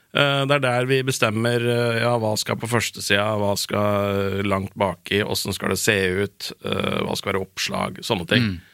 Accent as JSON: {"language": "Norwegian", "town": "Raufoss", "region": "Innlandet", "country": "Norway", "said": "Jeg er fra Raufoss, ja."}